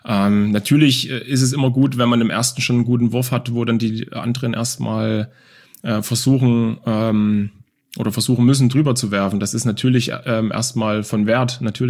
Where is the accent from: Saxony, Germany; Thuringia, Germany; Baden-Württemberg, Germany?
Saxony, Germany; Dresden; ich bin in Dresden, in Leubnitz-Neuostrau groß geworden, in einer Plattenbausiedlung. Wir hatten eine Vierraumwohnung oder 3,5-Raumwohnung auf 70, 75 Quadratmeter.